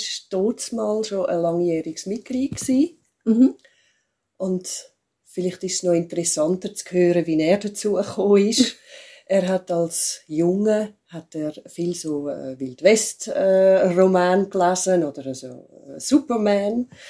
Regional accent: Zurich, Switzerland; ich komme aus Zürich

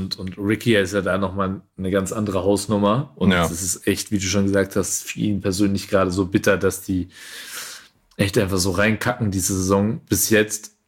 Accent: Bayreuth, Bavaria, Germany; ich bin halt jetzt seit 7 Jahren in Bayreuth, werde wahrscheinlich in Bayreuth meine Karriere beenden und das ist jetzt halt auch so, das ist meine Heimat.

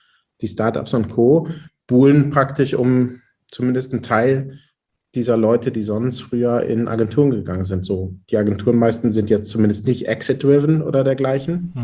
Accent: Haltern am See, North Rhine-Westphalia, Germany; ich komme ja aus dem Münsterland, aus Haltern am See und bin der Zweitgeborene aus einem elterlichen Bäckereibetrieb.

